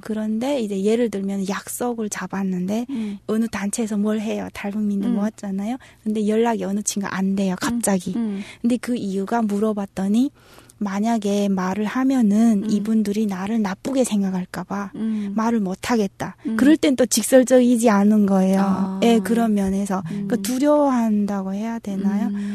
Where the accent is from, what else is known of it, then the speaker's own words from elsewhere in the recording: North Korea; now in South Korea; 나처럼 북한에서 왔어도